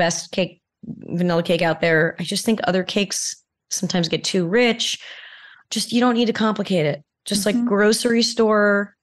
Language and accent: English; California, United States; And then I grew up in California and, you know, Mexican food is unbelievable.